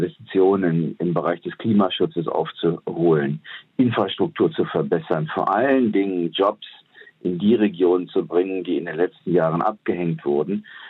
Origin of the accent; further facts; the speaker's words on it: Germany; Ich meine, als Deutscher muss man immer ein bisschen vorsichtig sein.